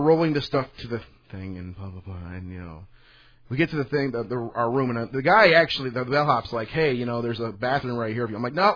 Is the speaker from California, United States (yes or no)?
no; Detroit, Michigan, United States; I'm from a city, so I got an attitude. And we're from Detroit, so I guess we have our own attitude